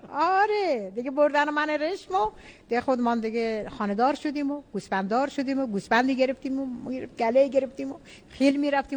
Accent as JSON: {"language": "Persian", "country": "Iran", "said": "ما ایرانیم، بهترین ایران داریم."}